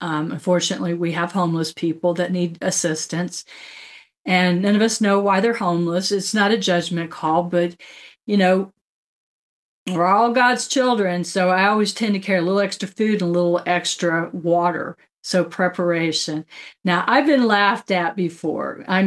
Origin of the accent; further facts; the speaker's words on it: Florida, United States; growing up in Florida and working, being stationed in the Black Hills of South Dakota is pretty cool.